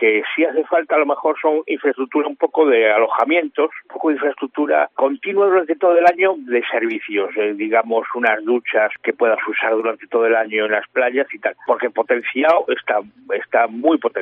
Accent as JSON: {"language": "Spanish", "town": "Ferrol", "region": "Galicia", "country": "Spain", "lives_now": "Valdoviño, Spain", "said": "Yo somos de Ferrol, pero bueno, llevamos toda la vida en Valdoviño"}